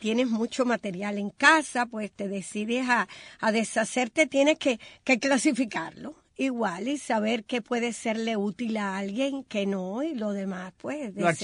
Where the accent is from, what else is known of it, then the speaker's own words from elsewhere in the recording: Cuba; moved away; en la época en que yo vine de Cuba